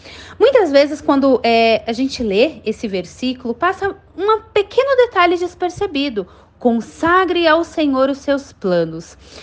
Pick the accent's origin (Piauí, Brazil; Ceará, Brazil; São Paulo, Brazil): São Paulo, Brazil; Barueri; eu sou aqui de São Paulo, Barueri, Alphaville, sou da Igreja IBM, que é a Igreja Batista Memorial de Alphaville, sou empreendedora e sou casada, né?